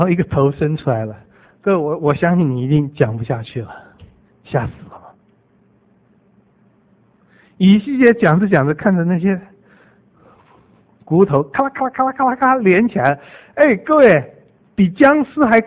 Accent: China; 用我们中国人话，这是鬼啊

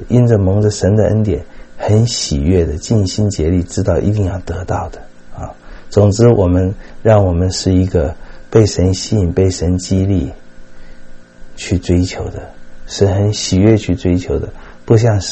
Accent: China; 尤其我们中国人那种竞争

